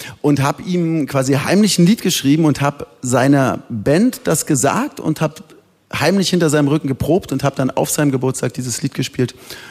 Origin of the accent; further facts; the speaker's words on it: Köpenick, Berlin, Germany; born there; Na, erstmal bin ich geboren in Köpenick